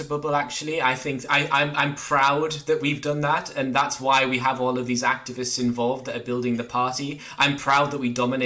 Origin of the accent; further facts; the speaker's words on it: Durham, North East England, United Kingdom; when I grew up in Durham under New Labour, I admittedly voted for the Liberal Democrats